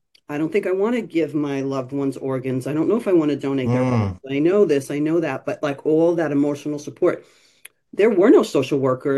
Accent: East Meadow, New York, United States; when I grew up in East Meadow. So I went to East Meadow High

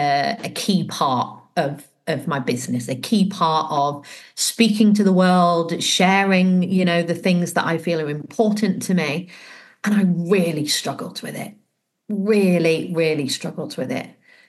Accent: United Kingdom; we are British and, you know, we British people, we like to, you know, present ourselves in a certain way

